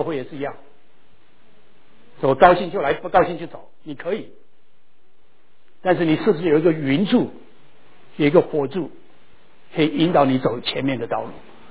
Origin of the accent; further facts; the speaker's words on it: Taiwan; 我小的时候在台湾你在看的都是牛的上面就是有一个 yoke